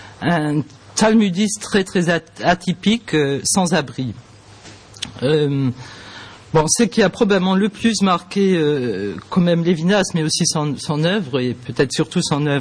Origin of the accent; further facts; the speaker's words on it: Luxembourg; accent: Luxembourgish; J'ai un accent luxembourgeois, si vous ne me comprenez pas, il faut me le dire.